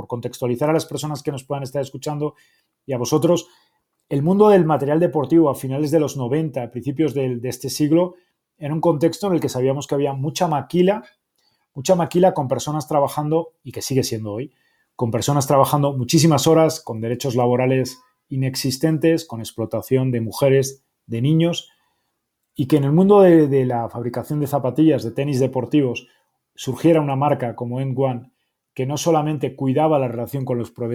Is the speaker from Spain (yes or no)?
yes; Spain; now in Mexico City, Mexico; Soy español, llevo 11 años en México, vivo en la Ciudad de México